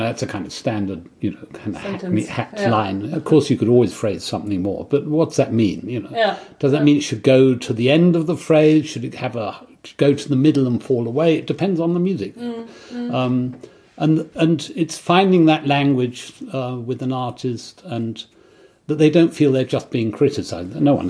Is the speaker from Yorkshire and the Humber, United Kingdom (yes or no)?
no; South East England, United Kingdom; I grew up in Kent. And I went to concerts when I studied in London